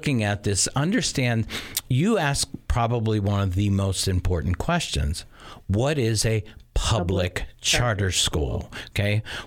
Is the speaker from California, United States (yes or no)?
no; Wisconsin, United States; The last time I had you on was because in my home state here in Wisconsin, we were debating the public charter school language